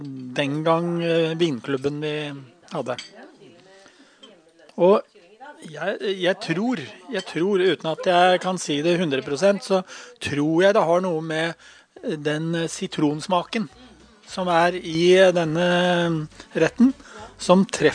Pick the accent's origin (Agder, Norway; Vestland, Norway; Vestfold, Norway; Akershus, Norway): Vestfold, Norway; Horten; min barndomskamerat Oddvar Ruud. Vi vokste opp sammen i Horten.